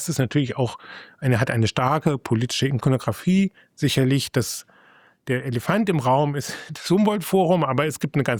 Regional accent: Frankfurt, Hesse, Germany; also born or lived in Berlin; Ich komme aus Frankfurt oder habe dann in Berlin studiert.

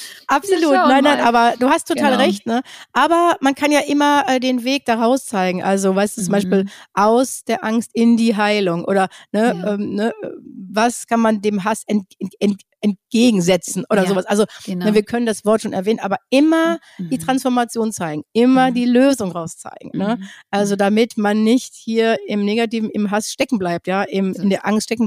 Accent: Solingen, North Rhine-Westphalia, Germany; ich bin ja aus Solingen

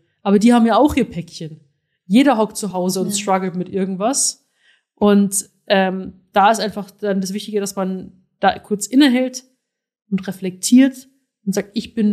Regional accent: Rosenheim, Bavaria, Germany; now in Berlin, Germany; Ich bin 28 Jahre, ich komme aus Rosenheim

